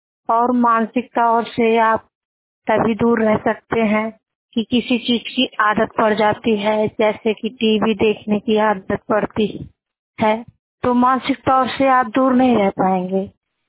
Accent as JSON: {"language": "Hindi", "region": "Uttar Pradesh", "country": "India", "said": "मेरा जिला संत कबीर नगर है। मेरी उम्र 21 साल की है।"}